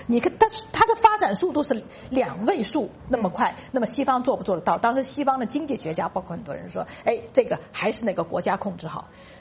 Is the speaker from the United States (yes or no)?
yes; United States; 作为一个美国人